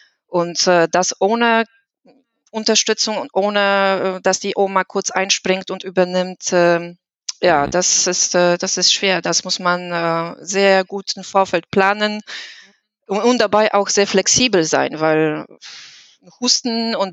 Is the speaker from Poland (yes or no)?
yes; Poland; German is a second language; moved away as an adult; now in Wolfsburg, Germany; man hört das auch an meinem Akzent. Ich komme aus Polen. Das heißt, meine ganze Familie ist auch in Polen. Und mit meinen Mann sind wir nach Wolfsburg vor 11 Jahren umgezogen und sind auch neu in diesem Umfeld.